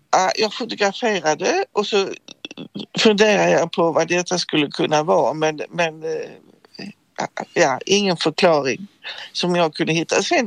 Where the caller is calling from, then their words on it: Jönköping, Jönköping County, Sweden; jag kommer från Jönköping, eller bor i Jönköping i alla fall.